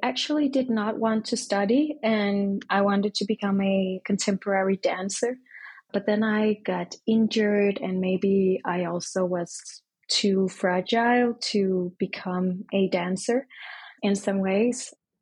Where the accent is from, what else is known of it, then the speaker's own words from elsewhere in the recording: Denmark; also born or lived in Colombia; I was born in Colombia, I have grown up in Denmark.